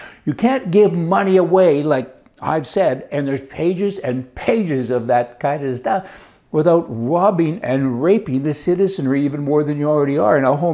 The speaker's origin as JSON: {"language": "English", "country": "Canada", "said": "I'm Canadian. You guys are a bloody embarrassment to my country."}